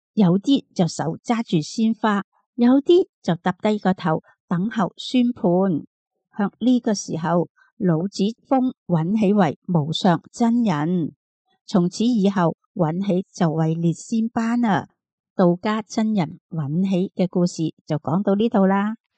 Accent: Guangdong, China; 我哋广东人就叫佢做油炸鬼

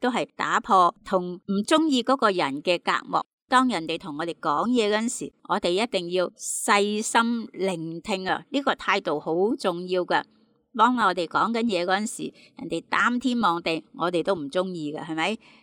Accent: Guangdong, China; 咁我觉得我哋广东人向呢一方面啲说话都几好㗎

